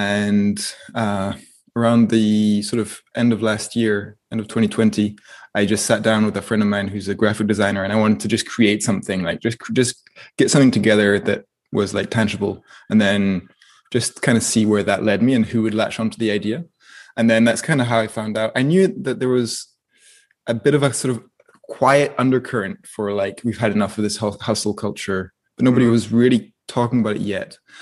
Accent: France; born or raised there; also born or lived in Inverness, United Kingdom / Stirling, United Kingdom

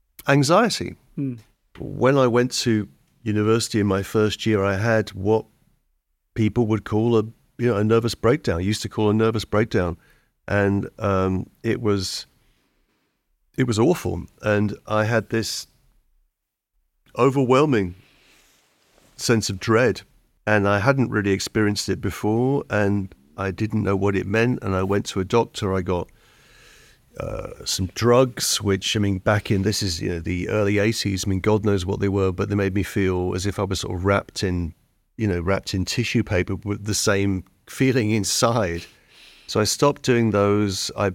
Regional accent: East of England, United Kingdom; I grew up in Hertfordshire, 30 miles north of London, but all of my family are from Liverpool, and Liverpool was always home, and we went back there as often as we could.

